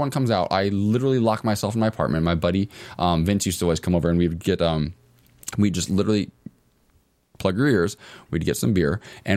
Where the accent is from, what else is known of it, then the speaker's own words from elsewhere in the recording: Ohio, United States; I grew up in Ohio, so I didn't.